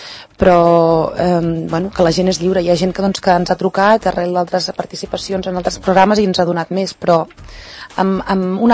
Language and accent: Catalan; Catalonia, Spain; com a catalana